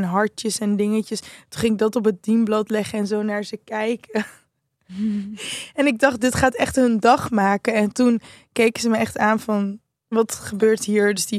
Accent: Amsterdam, North Holland, Netherlands; Als Amsterdammer kan ik zeggen dat Koningsdag echt niet heel anders is

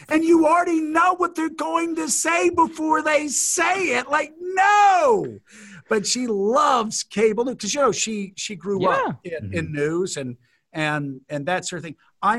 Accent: United States; There have been so many ways that the last 4 years have been heartbreaking for me as an American

